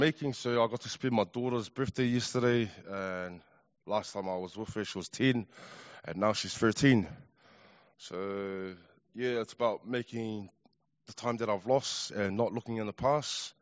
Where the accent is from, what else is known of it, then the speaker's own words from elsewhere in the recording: Otara, Auckland, New Zealand; I was raised in Otara just down the road here.